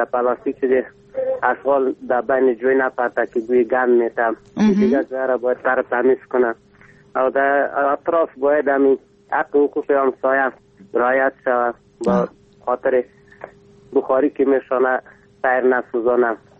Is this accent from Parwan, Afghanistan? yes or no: yes; Ghorband, Parwan, Afghanistan; از غربند.